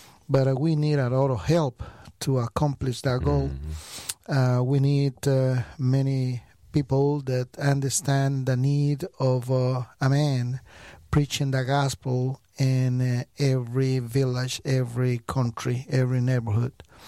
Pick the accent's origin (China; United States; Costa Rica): Costa Rica; Yes, I am from Costa Rica. Costa Rica is a small country in Central America between Panama and Nicaragua.